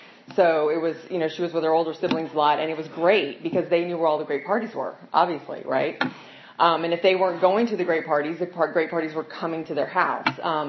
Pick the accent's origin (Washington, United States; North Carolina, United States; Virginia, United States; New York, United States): Virginia, United States; I grew up in Northern Virginia, and same thing. My parents will be married 55 years come this July.